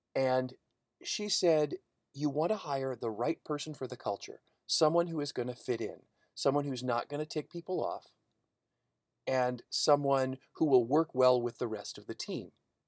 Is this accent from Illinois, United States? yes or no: yes; Chicago, Illinois, United States; I grew up in Chicago. Most of my friends were Jewish. So that's why I use the word tuchus.